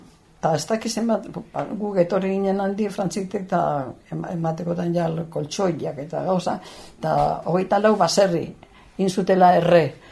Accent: Irun, Basque Country, Spain; Ni irundarra, ni hemen jaio nintzen, irunen.

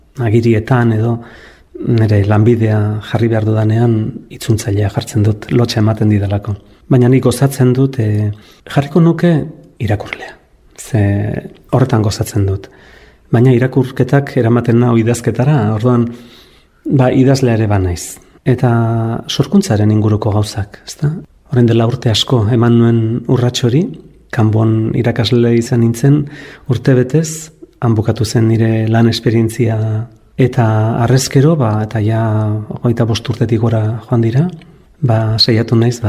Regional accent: Ordizia, Basque Country, Spain; born there; etortzen nintzela 13-14 urterekin, bakar-bakarrik, Ordiziatik, nire jaioterritik

